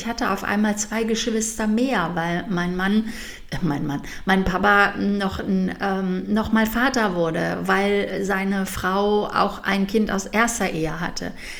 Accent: Cologne, North Rhine-Westphalia, Germany; ich bin Kölnerin, wir lebten in Köln, meine Mutter, meine Schwester und ich.

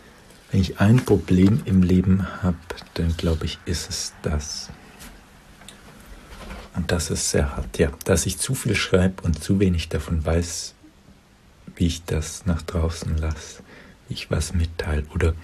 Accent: Germany; ich bin es eben doch qua meiner Geburt als Deutscher

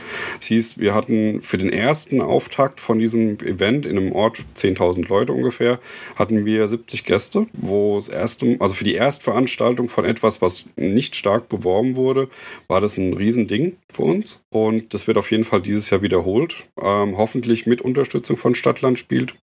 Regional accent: Groß-Krotzenburg, Hesse, Germany; Also ich komme aus Groß-Krotzenburg. Das ist... Das ist in der Nähe, das ist im Prinzip in der Mitte zwischen Aschaffenburg und Frankfurt. Also man fährt von beiden Städten eine halbe Stunde ungefähr.

